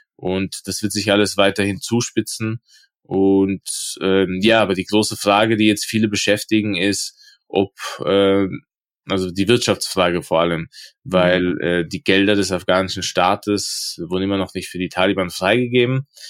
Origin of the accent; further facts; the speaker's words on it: Innsbruck, Tyrol, Austria; also ich bin ja aus Innsbruck